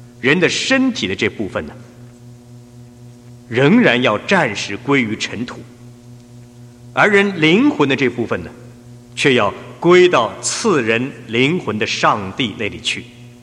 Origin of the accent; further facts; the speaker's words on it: China; 我就想到我们中国人常说老吾老以及人之老的名言了。